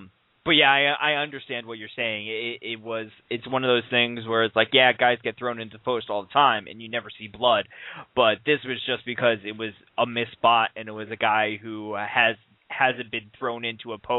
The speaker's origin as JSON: {"language": "English", "country": "United States", "said": "I'm as an Irish American, I hate the fact that every Irish wrestler has to be a comedian."}